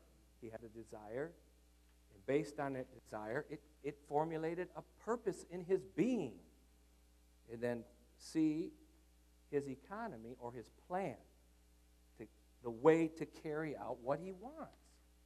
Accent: Michigan, United States; I'm also from Michigan.

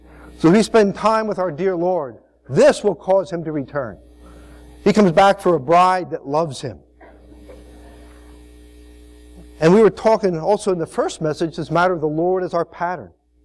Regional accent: Champaign, Illinois, United States; I'm from Champaign.

